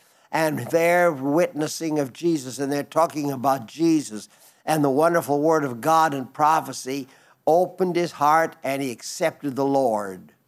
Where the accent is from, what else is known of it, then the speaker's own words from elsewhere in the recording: Switzerland; now in Colorado Springs, United States; I was born and raised in Switzerland. I still have a sister living there.